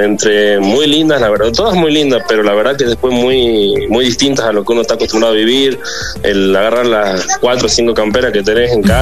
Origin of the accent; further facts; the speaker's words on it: San Francisco, Santa Cruz, Bolivia; Y soy de San Francisco, departamento de Valle Grande, allá en Las Yungas.